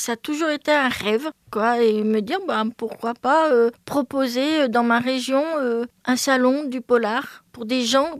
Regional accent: Lyon, Auvergne-Rhône-Alpes, France; J'habite donc dans un petit village à côté de moi en montagne qui s'appelle Charchilla. Mais je ne suis pas jurassienne, je suis lyonnaise.

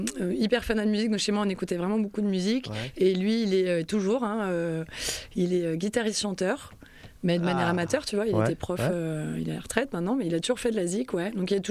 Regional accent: Nantes, Pays de la Loire, France; moved away as an adult; also born or lived in Réunion; Au départ, je suis nantaise, moi.

